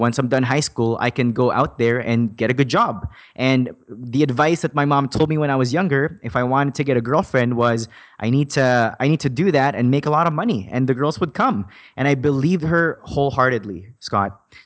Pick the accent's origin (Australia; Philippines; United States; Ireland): Philippines; now in Canada; So my story started back in 2003 when my family and I immigrated from the Philippines. And my first couple of years here in Canada was it was a huge struggle